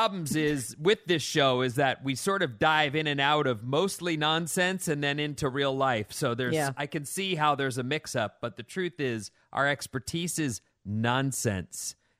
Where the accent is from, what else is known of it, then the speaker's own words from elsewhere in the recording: Minnesota, United States; Ketchup on noodles is a Midwest thing. I grew up in Minnesota, and my mom used to make buttered noodles with salt and pepper